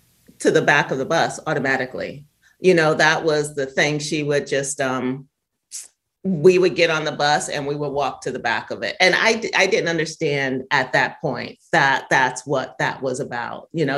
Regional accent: New York, United States; I mean, I grew up in Bushwick, which was predominantly Black and Latino. There were very few whites.

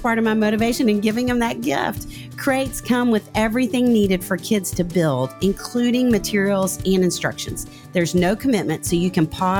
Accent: Arkansas, United States; Well, when I was growing up in Arkansas, we didn't call them sleepovers.

